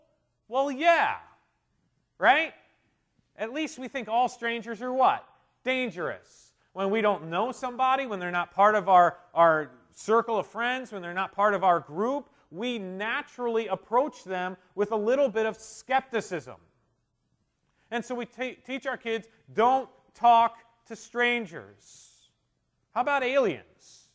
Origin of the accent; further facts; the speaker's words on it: New Jersey, United States; also born or lived in Philadelphia; when my mom first went into a coma, I moved from South Philly to South Jersey, and I remember my first day of kindergarten.